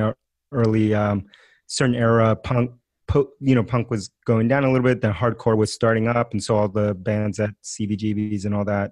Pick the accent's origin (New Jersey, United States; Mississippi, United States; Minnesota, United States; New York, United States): New York, United States; Forest Hills; I grew up in Queens, New York, and in the town right next